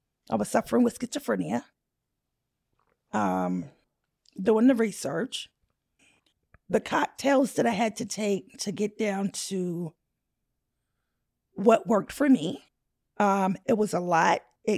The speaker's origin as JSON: {"language": "English", "region": "Southern US", "country": "United States", "tie": "born or raised there", "said": "I grew up in the South, and down South, you feared white people."}